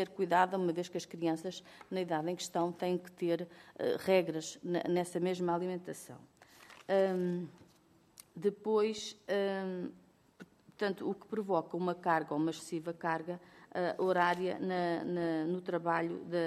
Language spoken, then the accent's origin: Portuguese; Leiria, Portugal; eu sou do Distrito de Leiria, portanto tenho conhecimento direto do que é o trabalho das amas no terreno